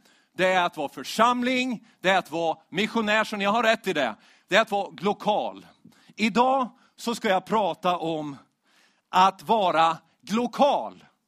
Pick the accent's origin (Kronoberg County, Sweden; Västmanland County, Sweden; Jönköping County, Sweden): Kronoberg County, Sweden; Växjö; born there; Växjö. Där är jag född för dessutom. Hörs inte på dialekten, eller hur, va? Nej, men det är jag faktiskt. Jag är född i Växjö.